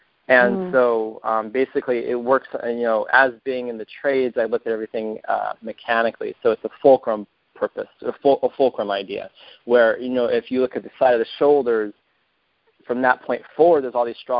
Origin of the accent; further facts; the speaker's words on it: Detroit, Michigan, United States; also born or lived in Portland; I grew up in Metro Detroit, and I went to college in Ann Arbor for photography at Washtenaw Community College